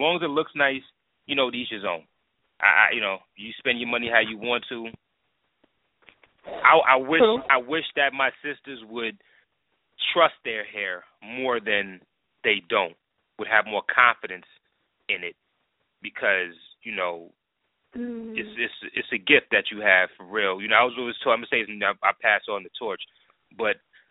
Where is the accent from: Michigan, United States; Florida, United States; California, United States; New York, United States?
New York, United States; You know, growing up in New York, you know, I had like, you know, Puerto Rican chicks